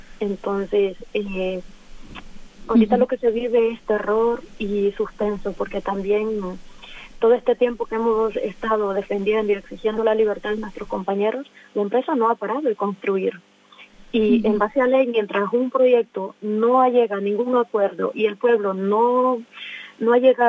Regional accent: Honduras; Caravanas y caravanas de mi pueblo huyendo. Mi pueblo está caminando por vivir, huyendo de todo lo que está viviendo en Honduras.

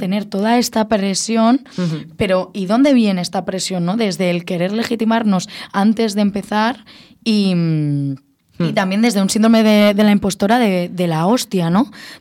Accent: Spain; first language Catalan; Spanish is a second language; palabras en catalán, porque al final es mi lengua materna y es también como yo he sociabilizado y bueno, y es mi cultura.

